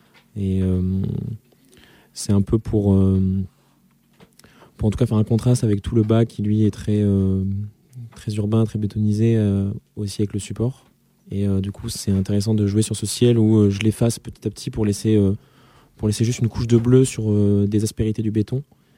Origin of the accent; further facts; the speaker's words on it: Le Mazet-Saint-Voy, Auvergne-Rhône-Alpes, France; mes paysages sont des paysages vécus, donc très campagnards aussi, donc là d'où je viens. Par exemple, il y a une série de petites peintures assez fines sur un terrain de basket et une sorte de chantier de maison chez ma grand-mère. Donc, c'est au Mazet-Saint-Voix